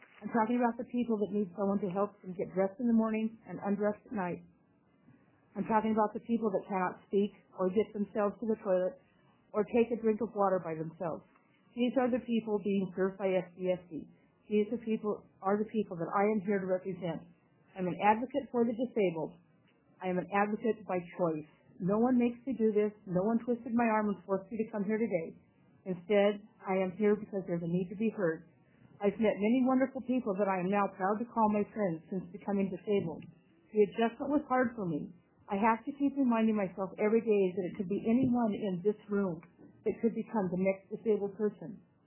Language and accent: English; Long Beach, Washington, United States; also born or lived in Portland; And I feel very lucky because as a child growing up in Portland and Long Beach, Washington, I was given the best of everything.